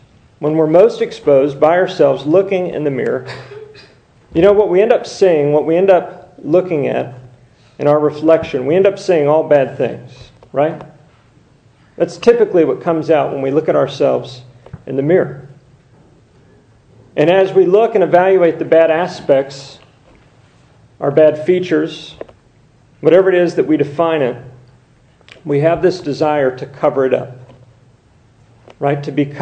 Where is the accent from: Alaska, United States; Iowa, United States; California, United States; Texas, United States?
Texas, United States; I didn't have boots, even though I grew up in Texas.